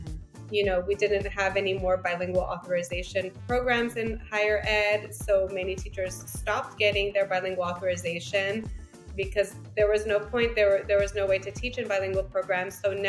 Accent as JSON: {"language": "English", "town": "Los Angeles", "region": "California", "country": "United States", "tie": "born or raised there", "first_language": "Portuguese", "second_language": "English", "said": "my mother is Brazilian and my father is French, and I was born here in Los Angeles. However, neither of my parents spoke English at home, and so I was raised speaking Portuguese and French"}